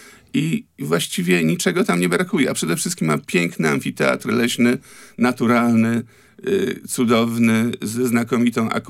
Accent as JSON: {"language": "Polish", "town": "Sopot", "region": "Pomeranian Voivodeship", "country": "Poland", "tie": "born there", "said": "Od urodzenia. Urodziłem się w Sopocie jeszcze w szpitalu położniczym"}